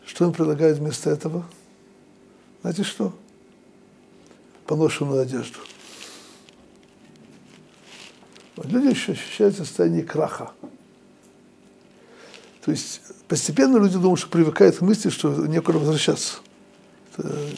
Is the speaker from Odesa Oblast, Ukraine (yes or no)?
yes; Odesa, Odesa Oblast, Ukraine; я вырос в Одессе.